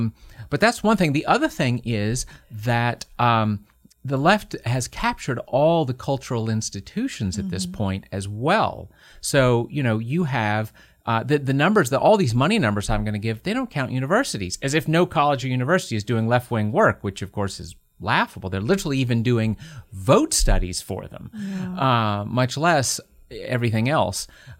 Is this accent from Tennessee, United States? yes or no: yes; Knoxville, Tennessee, United States; Well, I grew up in Knoxville, Tennessee, but I had Yankee parents.